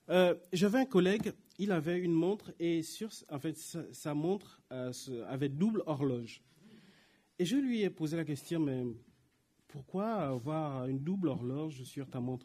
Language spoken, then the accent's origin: French; Gabon; moved away; moi, je suis immigré. Immigré, je suis du Gabon, hein, moi, je suis gabonais, 100% de pure souche.